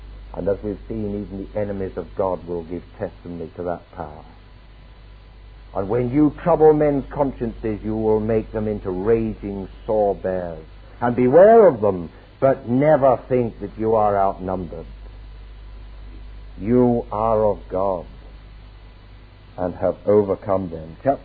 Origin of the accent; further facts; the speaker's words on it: England, United Kingdom; Why, by being English, we're sort of very cool and impassive kind of people.